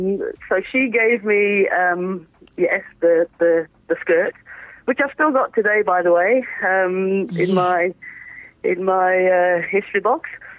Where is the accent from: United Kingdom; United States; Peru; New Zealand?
United Kingdom; Coalville, East Midlands; I grew up in a place called Colville in Leicestershire in the Midlands.